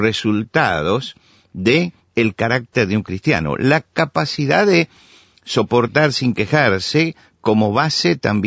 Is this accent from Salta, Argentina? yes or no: no; Buenos Aires, Argentina; A mí, como argentino, me resulta fácil convivir con otras culturas. Yo vivía en un barrio de Buenos Aires donde al lado vivían almaceneros que eran españoles.